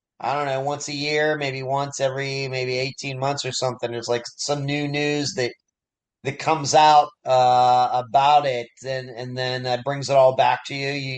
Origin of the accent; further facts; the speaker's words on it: United States; as a fellow American, we're both American citizens.